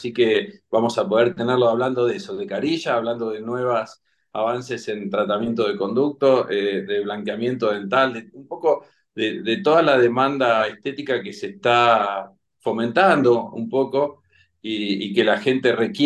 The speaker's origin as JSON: {"language": "Spanish", "town": "La Plata", "region": "Buenos Aires Province", "country": "Argentina", "lives_now": "Villa La Angostura, Argentina", "said": "Yo, si bien soy de La Plata, ahora vivo en Villa La Angostura. Hace 20 años que vivo acá"}